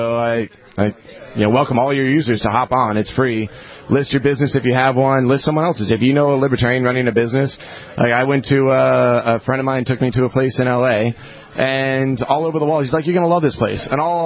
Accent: San Diego, California, United States; moved away as an adult; now in New Hampshire, United States; but I'm from San Diego, and so I've lived there most of my life.

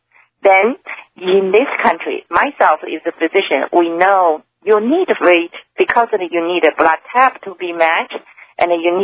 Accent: Jilin, China; English is a second language; One of the camps in my hometown province is in Jilin province, northeast China.

